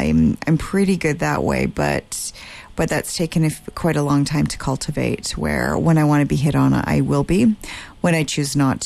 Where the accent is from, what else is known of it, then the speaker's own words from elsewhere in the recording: Vancouver, British Columbia, Canada; I'm born and raised in Vancouver, and I'm kind of a small town girl in the big city.